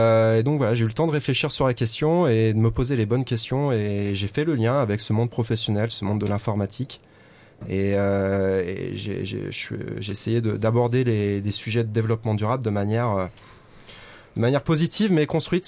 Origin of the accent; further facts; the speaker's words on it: Rhône Valley, France; donc je viens de la vallée du Rhône, c'est là où j'ai fait mes études, j'ai étudié le cinéma à Lyon